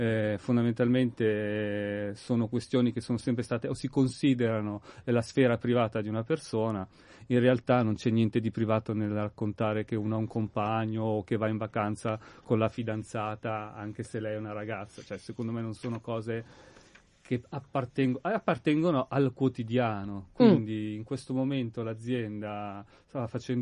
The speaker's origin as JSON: {"language": "Italian", "town": "Monza", "region": "Lombardy", "country": "Italy", "said": "io sono di Monza, quindi anche se è vicino a Milano, però era una realtà completamente diversa, specialmente allora"}